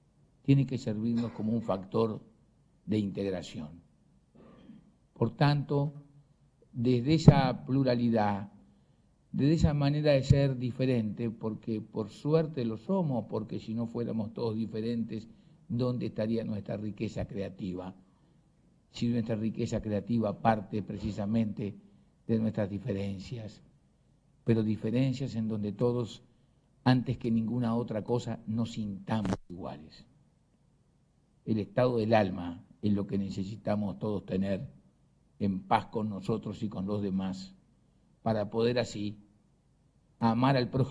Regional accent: Uruguay; lo que somos todos los uruguayos

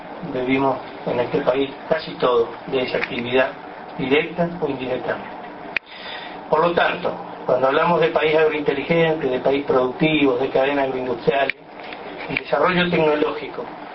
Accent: Uruguay; tenemos como uruguayos que somos de llegar a acuerdos

